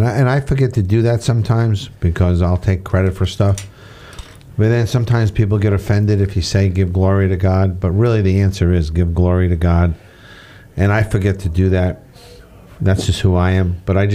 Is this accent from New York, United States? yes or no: yes; Ithaca, New York, United States; born there; I was born in Ithaca, New York.